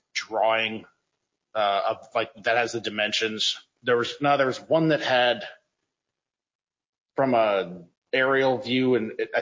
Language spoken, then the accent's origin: English; Virginia, United States; Now, I'm not from Ohio. I grew up in Virginia.